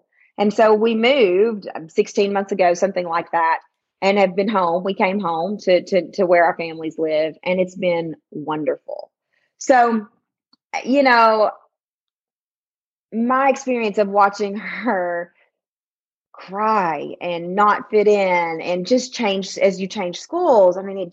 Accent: the South, United States; So, I mean, obviously I grew up in the South.

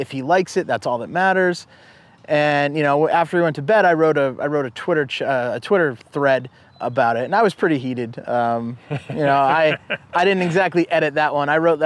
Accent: Norton, Massachusetts, United States; I grew up in Norton, Mass, and my dad was a town official.

